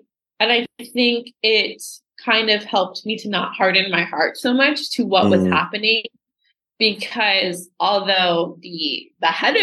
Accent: Sanford, Florida, United States; I grew up near Stanford, which is where George Zimmerman murdered Trayvon Martin.

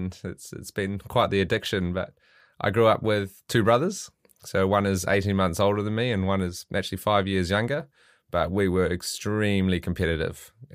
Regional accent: Auckland, New Zealand; I'm from Auckland, so the biggest city.

